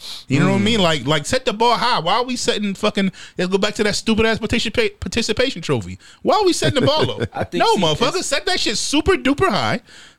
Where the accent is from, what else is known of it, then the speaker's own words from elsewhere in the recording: New York, United States; I'm from New York, and I be in there saying sir and ma'am.